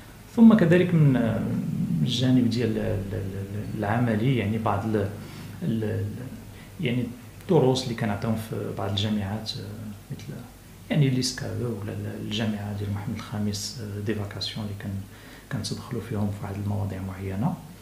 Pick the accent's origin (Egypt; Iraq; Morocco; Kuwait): Morocco; الأصل أن حنا كمغاربة